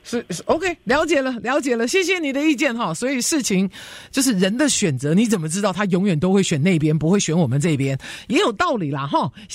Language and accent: Chinese; United States; 但是我的意思就是说，有没有占了我们美国人的名额？